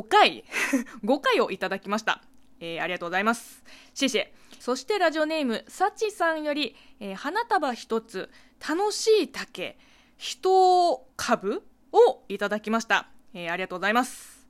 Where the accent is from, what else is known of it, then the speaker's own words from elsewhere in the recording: China; Japanese is a second language; now in Japan; この番組は中国生まれ中国育ちの私 … があなたの質問に答えていく Q&A ラジオでございます。